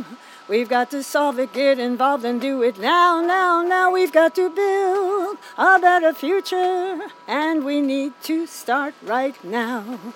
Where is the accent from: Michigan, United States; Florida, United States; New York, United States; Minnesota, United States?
New York, United States; Niskayuna; I grew up in, I was born in Colony, I grew up in Niskayuna, moved into downtown Schenectady.